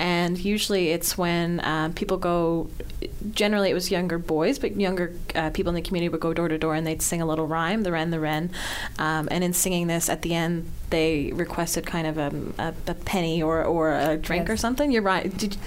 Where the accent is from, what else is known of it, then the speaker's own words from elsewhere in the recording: St. John's, Newfoundland and Labrador, Canada; Like, I grew up in St. John's as well, I should say. So I know we had mummers come to the house when I was a kid